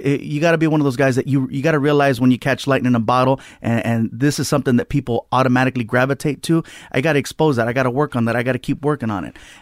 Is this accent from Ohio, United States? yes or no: no; Long Beach, California, United States; also born or lived in San Diego; But Long Beach is where I grew up. I started off in San Diego, you know, spent most of my life in Long Be